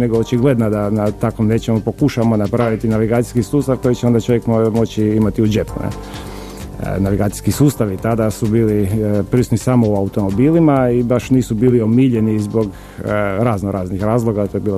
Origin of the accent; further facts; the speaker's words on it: Pula, Istria County, Croatia; moved away as an adult; now in Zagreb, Croatia; ja sam iz Pule, brat, ja sam iz Pule, da. Ja sam došao u Zagreb na studij, ne, dakle to je bilo 89.